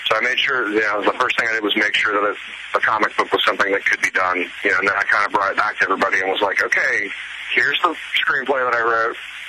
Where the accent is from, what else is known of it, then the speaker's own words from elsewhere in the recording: Midwest, United States; Growing up in the Midwest, you cannot possibly not see megachurches everywhere you go